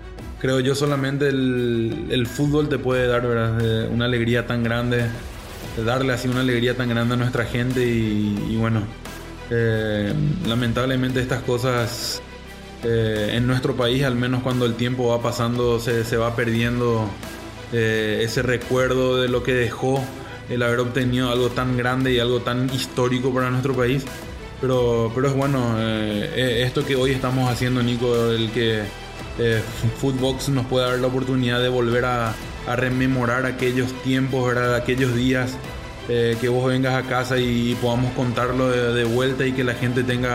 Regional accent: Paraguay; Cuando salimos de Asunción, ese 1 de agosto, el famoso 1A, ¿verdad? Que tanto se recuerda en nuestro país del 2004.

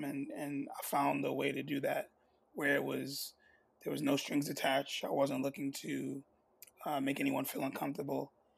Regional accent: Brooklyn, New York, United States; I'm born and raised in Brooklyn.

